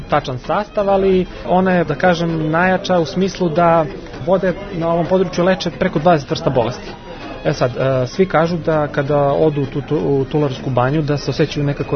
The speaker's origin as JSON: {"language": "Serbian", "town": "Medveđa", "region": "Southern and Eastern Serbia", "country": "Serbia", "said": "Ne, ja sam iz Medveđe."}